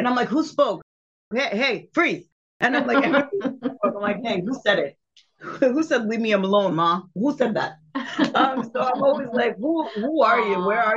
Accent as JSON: {"language": "English", "region": "New York", "country": "United States", "said": "we're from New York. We've met so many cultures."}